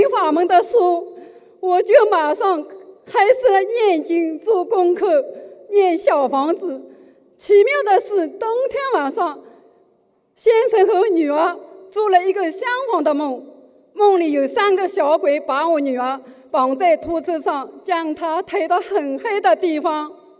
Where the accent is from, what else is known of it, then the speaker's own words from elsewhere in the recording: Shanghai, China; 我来自上海